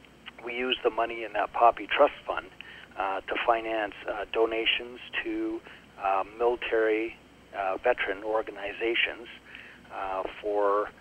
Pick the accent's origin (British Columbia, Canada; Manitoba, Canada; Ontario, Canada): Ontario, Canada; Hamilton; I am originally from Hamilton, and I was with the Army Reserves with the Argyll and Sutherland Highlanders of Canada in Hamilton.